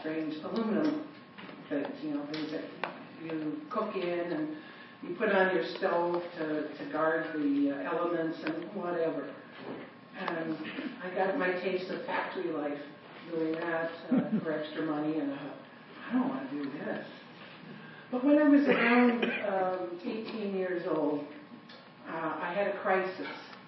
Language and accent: English; Chicago, Illinois, United States; But I grew up in the Chicago area, and I grew up in a home that for many years was absolutely not a Christian home.